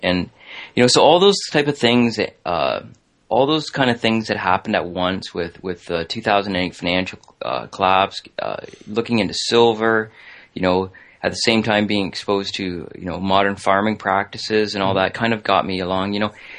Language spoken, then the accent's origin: English; Canada; I'm a Canadian, right?